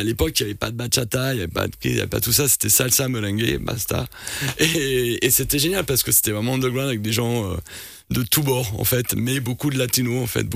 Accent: Paris, Île-de-France, France; moi j'étais à Paris, je suis parisien de base.

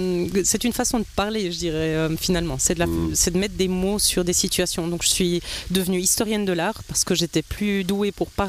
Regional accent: Valais, Switzerland; Je suis du Val d'Hérin, oui

